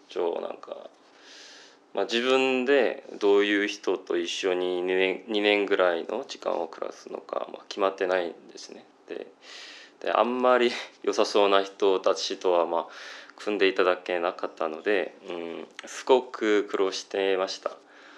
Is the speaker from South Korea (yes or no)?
yes; South Korea; Japanese is a second language; 実はその間母国に帰って兵役をやってました。で、韓国でなんか兵役やってた人としては